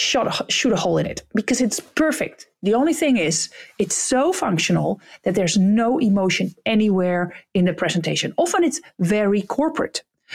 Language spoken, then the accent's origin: English; Texel, North Holland, Netherlands; I always shared that I came from Texel, where I grew up and where I had my first job